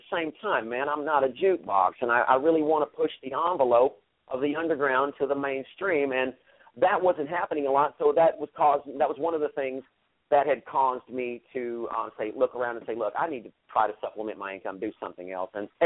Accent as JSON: {"language": "English", "region": "the South", "country": "United States", "lives_now": "New York City, United States", "said": "just being a Southerner, having good manners, hospitality, it just kind of like a second nature."}